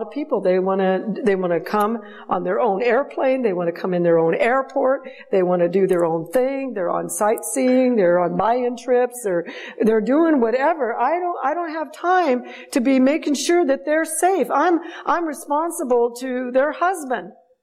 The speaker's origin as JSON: {"language": "English", "region": "Alaska", "country": "United States", "said": "I'm from Alaska. I'm just a simple woman. I assist my husband in pastoring a church"}